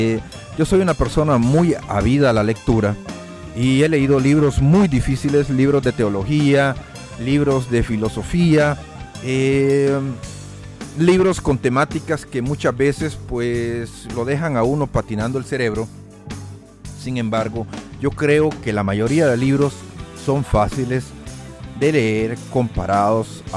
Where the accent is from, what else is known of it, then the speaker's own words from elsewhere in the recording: El Salvador; Y es que últimamente, pues en mi país, en El Salvador, surgió la brillante idea